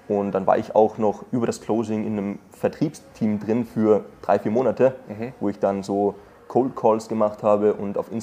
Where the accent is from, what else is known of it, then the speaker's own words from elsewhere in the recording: Austria; 22 Jahre jung, komme aus Österreich, aus dem letzten Dorf mit 1000 Einwohnern. Deswegen verzeiht mir auch bitte den einen oder anderen Versprecher, denn der Dialekt sitzt komplett tief.